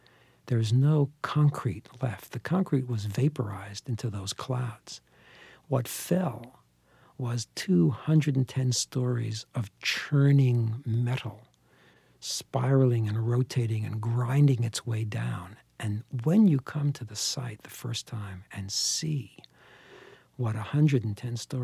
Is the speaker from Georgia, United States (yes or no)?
no; New York, United States; born or raised there